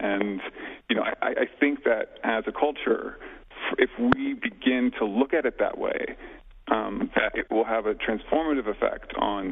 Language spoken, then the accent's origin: English; California, United States; I grew up in California, and I did actually go to Liberty University later.